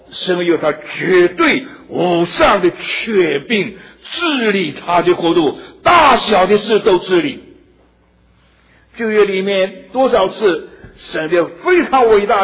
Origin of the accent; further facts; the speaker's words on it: China; 我是中国人的哈